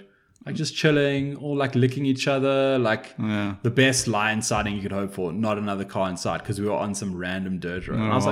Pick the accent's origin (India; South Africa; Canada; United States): South Africa; Eastern Cape; So, where I grew up in the Eastern Cape, sort of at the... Quite south in South Africa, on the south coast or, like, southeast coast